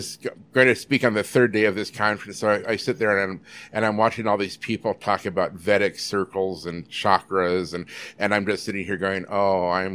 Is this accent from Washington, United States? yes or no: yes; Yakima, Washington, United States; now in Seattle, United States; So when I moved from my hometown of Yakima to Seattle, the only friends I had were in the society